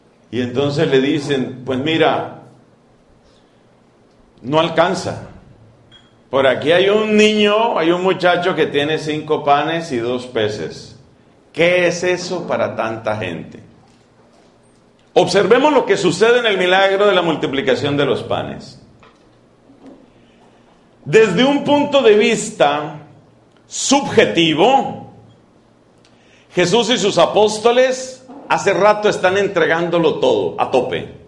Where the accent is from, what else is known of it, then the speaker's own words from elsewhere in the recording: Colombia; allá en mi país, Colombia